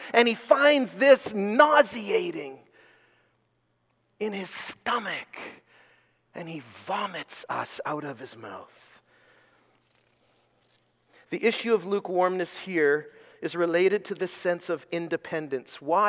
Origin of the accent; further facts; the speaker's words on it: South East England, United Kingdom; I'm from Surrey, so I can say that.